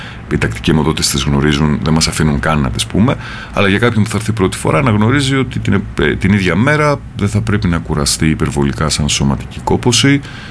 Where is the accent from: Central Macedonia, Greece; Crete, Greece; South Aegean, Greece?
Central Macedonia, Greece; Thessaloniki; έρχομαι από μια πάρα πολύ μεγάλη πόλη. Μπορεί να μην είναι γνωστό, αλλά έρχομαι από την Θεσσαλονίκη, στην οποία ζούσα τα τελευταία περίπου 25 χρόνια.